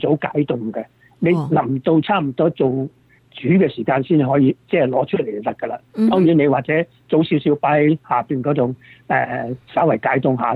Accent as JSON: {"language": "Cantonese", "region": "Guangdong", "country": "China", "said": "但是我们广东人呢也都很喜欢炒面的嘛"}